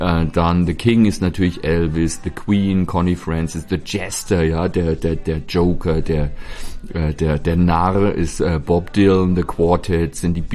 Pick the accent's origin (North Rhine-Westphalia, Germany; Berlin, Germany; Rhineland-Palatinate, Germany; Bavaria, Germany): Bavaria, Germany; Gemüsepfanne, Grünkohl, gibt es bei uns in Bayern ganz wenig